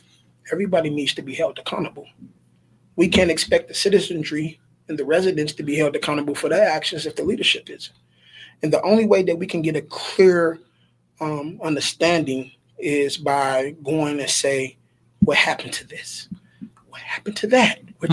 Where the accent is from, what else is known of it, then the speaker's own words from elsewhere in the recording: Muskegon Heights, Michigan, United States; I mean, of course, I'm from Muskegon Heights, so I know the problems that exist.